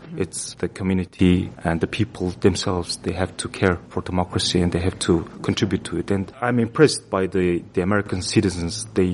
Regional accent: Georgia; English is a second language; I'm from Georgia. It's a country near the Black Sea. I work in government.

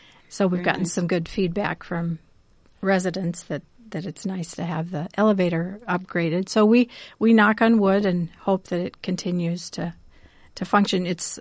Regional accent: Ames, Iowa, United States; I remember when I was growing up in Ames, Bobby Rogers was one of the women's clothing stores in Ames.

